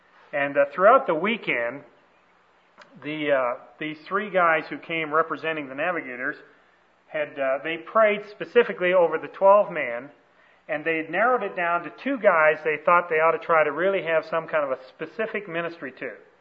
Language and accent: English; Canada; moved away; We moved to Madison, and we've been looking to get back to Canada ever since. So we are Canadian missionaries to a very needy country.